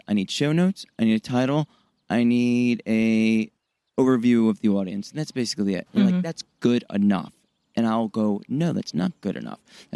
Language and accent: English; Chicago, Illinois, United States; now in Los Angeles, United States; Born and raised in Chicago, but I've been in LA for 20 years.